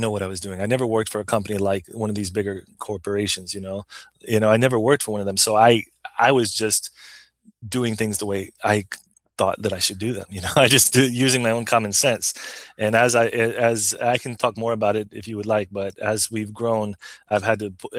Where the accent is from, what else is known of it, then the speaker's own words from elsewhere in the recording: Florida, United States; So I grew up in Florida. I grew up in a small town, but even in Florida, there's a diverse group of people.